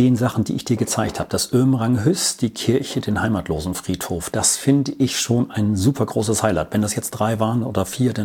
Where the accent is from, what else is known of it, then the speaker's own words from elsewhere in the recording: Norddorf, Schleswig-Holstein, Germany; born there; Also ich bin gebürtiger Norddorf, aber ich versuche so objektiv wie möglich zu sein.